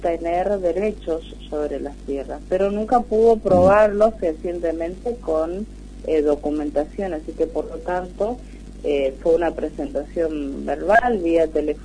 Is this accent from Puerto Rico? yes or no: no; Misiones, Argentina; estoy pensando en mi pueblo, de Misiones